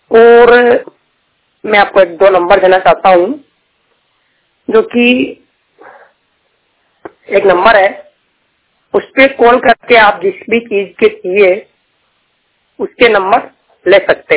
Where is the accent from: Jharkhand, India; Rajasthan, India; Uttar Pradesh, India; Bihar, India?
Rajasthan, India; मैं राजस्थान से बिलोंग करता हूँ, राजस्थान में बीए सेकंड ईयर में पढ़ाई कर रहा हूँ अभी, और मैं जनरल यूनिवर्सिटी से पढ़ाई करता हूँ और जोधपुर राजस्थान में रहता हूँ।